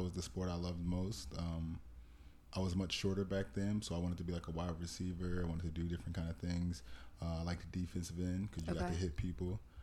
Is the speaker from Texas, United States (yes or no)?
no; Washington, District of Columbia, United States; also born or lived in Prince George's County / Montgomery County; Originally from Washington, D.C., but I grew up all throughout that whole DMV area. I grew up in PG County. I spent like a year or two in Montgomery County, but mostly was in D.C.